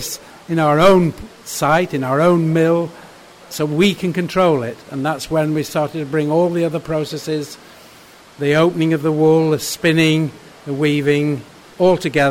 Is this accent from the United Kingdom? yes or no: yes; Yorkshire and the Humber, United Kingdom; now in Stroud, United Kingdom; I'm a Yorkshireman. My family had a firm in Yorkshire.